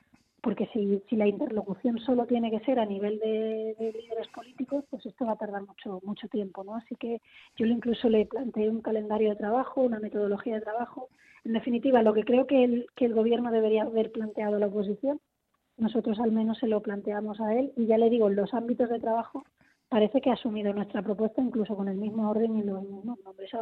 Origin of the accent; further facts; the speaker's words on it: Spain; como muchos españoles. Aquí me ha pillado, digamos, el confinamiento en Madrid